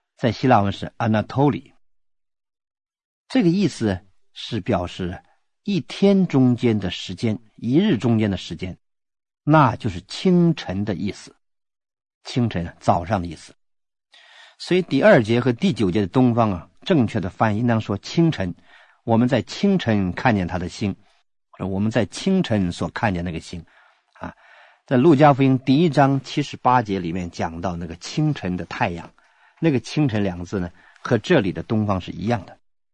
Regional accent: China; 跟我们中国人有特别的关系

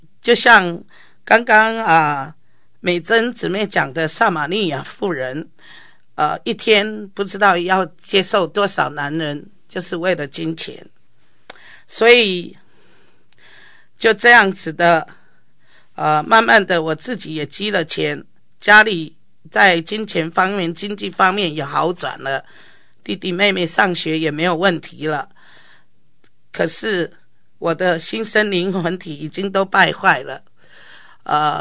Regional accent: Taipei, Taiwan; 我那时候民国38年的时候，我是出生在民国38年出生，然后当我12岁的时候，我挑起家计，我还要到我们台北的

